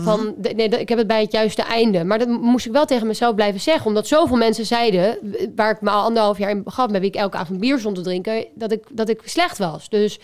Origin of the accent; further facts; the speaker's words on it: Amsterdam, North Holland, Netherlands; En ik was 21 en toen dacht ik moet terug naar Amsterdam, waar ik vandaan kom.